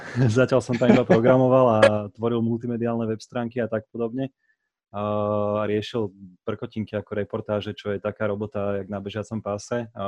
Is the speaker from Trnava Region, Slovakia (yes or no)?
no; Bratislava, Bratislava Region, Slovakia; Narodil som sa v Bratislave, žijem tu skoro celý život. Skoro preto, lebo teraz momentálne kvázi žijem v Žiline, kde chodím na Žilinskú univerzitu v Žiline.